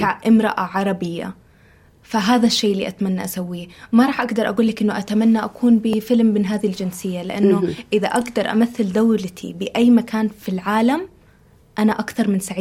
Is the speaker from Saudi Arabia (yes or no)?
yes; Saudi Arabia; أنا أول سعودية تسوي حركات المجازفة وتدربت عليها